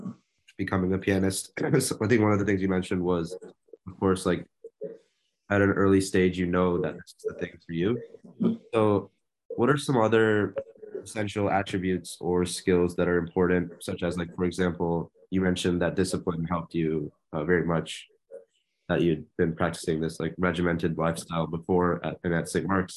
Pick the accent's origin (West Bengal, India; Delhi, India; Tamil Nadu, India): Tamil Nadu, India; we're from Tamil Nadu, but we're actually a group of, so my parents are not like different. They speak the same languages because they're a certain group that immigrated to Tamil Nadu from Karnataka